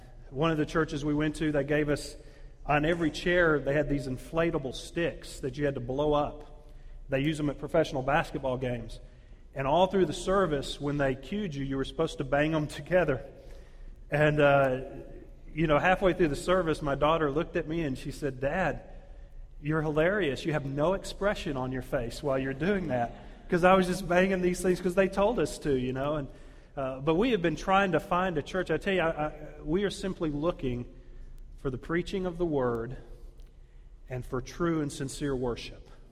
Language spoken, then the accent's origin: English; Texas, United States; As Micah mentioned, we came up from Texas. We just relocated down there. I actually grew up there.